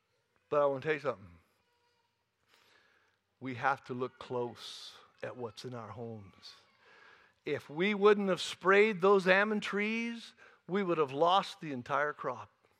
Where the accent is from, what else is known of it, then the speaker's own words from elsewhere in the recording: California, United States; I'm from California. I'm from the orchards of California, where they have trees in a row, many rows, 150 trees to the acre, and the ground's flat